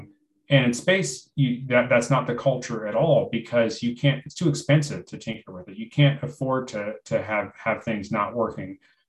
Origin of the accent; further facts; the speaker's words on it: New Mexico, United States; I'm actually originally from New Mexico, so I'm from out that way as well.